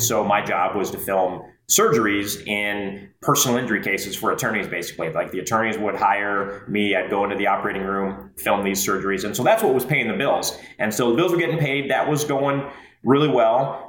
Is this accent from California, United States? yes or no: no; Toledo, Ohio, United States; moved away as an adult; So, you know, I grew up in Toledo, Ohio, and ended up moving away from Toledo in the mid-90s, moved to Florida.